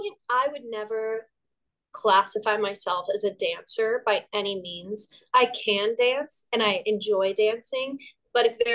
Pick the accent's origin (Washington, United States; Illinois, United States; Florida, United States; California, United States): Washington, United States; Seattle; And I'm from Seattle originally, and there's an amazing theater scene in Seattle and incredible youth theaters.